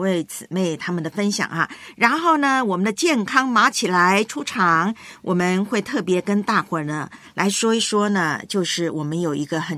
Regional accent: Taiwan; 对我的老家台湾来说呢是很大很大的一个灾害啊。

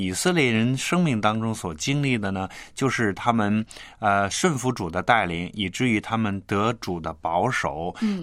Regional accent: China

